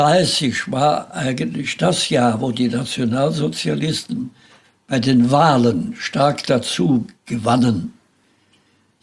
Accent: Schönau, North Rhine-Westphalia, Germany; Ja, und ich muss dazu sagen, dass ich geboren und groß geworden bin in der Nordeifel, in einem Tal der oberen Erft. Und der Ort hieß Schönau. Der liegt hinter Münstereifel.

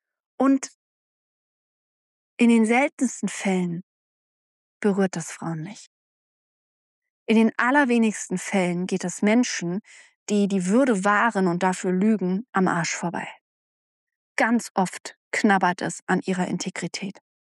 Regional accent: East Germany, Germany; ja, ich komme ja aus der DDR

